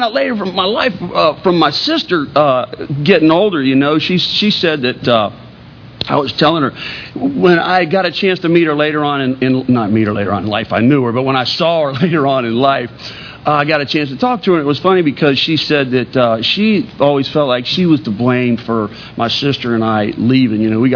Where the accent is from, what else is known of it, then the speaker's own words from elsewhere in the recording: Islamorada, Florida, United States; We grew up in Isle Mirada down in the Keys.